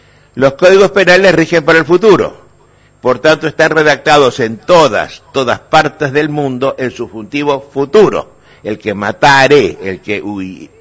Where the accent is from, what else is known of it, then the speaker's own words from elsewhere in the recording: Argentina; now in Paraguay; Los argentinos, al igual que los paraguayos... Yo me siento paraguayo también después de 30 años de venir acá, ¿eh?